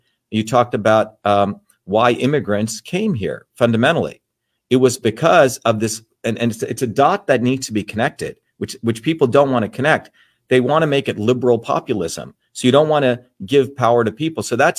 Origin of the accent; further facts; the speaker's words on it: New Jersey, United States; You know, when I was growing up in New Jersey